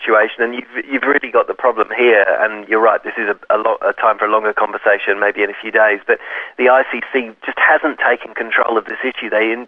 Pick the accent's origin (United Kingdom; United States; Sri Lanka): United Kingdom; England; Well, I suppose I am a bit un-Australian because really I'm English, especially when I've got a cricket hat on.